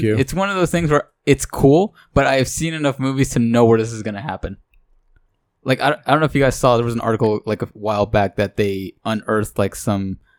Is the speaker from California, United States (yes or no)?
yes; Colton, California, United States; Here, Colton.